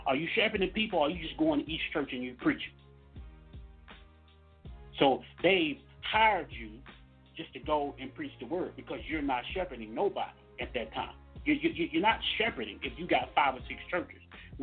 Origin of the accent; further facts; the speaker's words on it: Mississippi, United States; Now down south, and I'm from Mississippi.